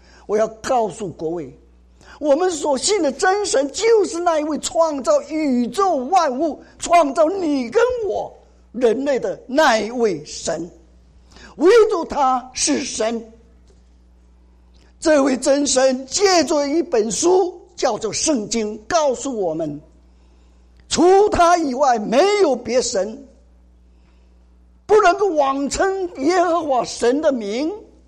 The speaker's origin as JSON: {"language": "Chinese", "country": "China", "said": "我们都是从大陆过来的"}